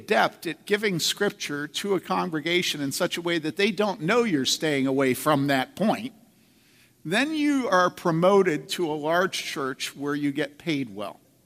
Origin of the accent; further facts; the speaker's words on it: Philadelphia, Pennsylvania, United States; I am from Philadelphia.